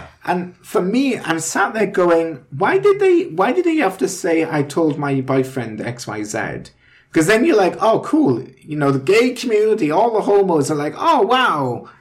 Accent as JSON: {"language": "English", "country": "United Kingdom", "moved": "yes", "lives_now": "Canada", "said": "I'm British"}